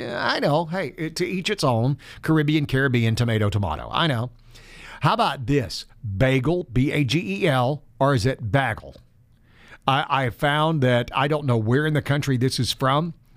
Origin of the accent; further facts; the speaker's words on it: the South, United States; now you have to understand, I grew up in the South. We don't have salmon in the South. It's just not something that you fish. In fact, the only salmon I ever saw growing up came out of a can.